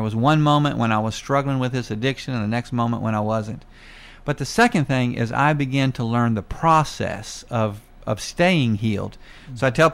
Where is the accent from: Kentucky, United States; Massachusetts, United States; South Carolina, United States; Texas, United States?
South Carolina, United States; Myrtle Beach; When I was growing up in Myrtle Beach, the population was about 20,000 9 months out of the year, and then 250,000 3 months out of the year.